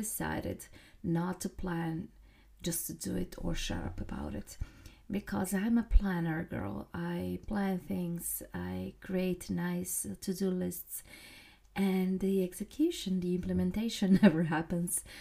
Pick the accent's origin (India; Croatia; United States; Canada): Croatia; since I'm coming from Croatia, and not only from Croatia, but from an island in Croatia, I always had this part of beach and leave me alone part every single summer